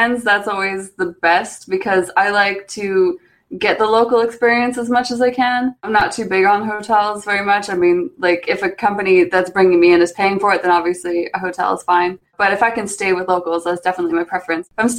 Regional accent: Alberta, Canada; We're from Alberta, right, you and I? And so born and raised in Alberta

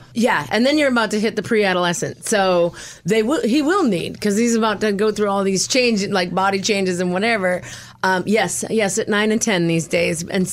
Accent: Holliston, Massachusetts, United States; But I was born and raised in Holliston, Massachusetts, about 30 miles west of Boston.

